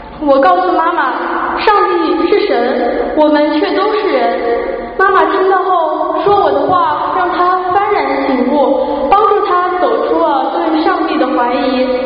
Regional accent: Zhuhai, Guangdong, China; born there; 2011年的8月，我出生在一个听起来很高大上的城市珠海。

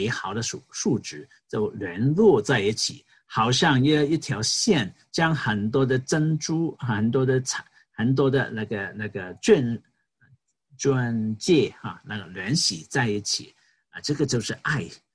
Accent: China; 所以呢，在我们我们中国人常常说有心你真的有心了

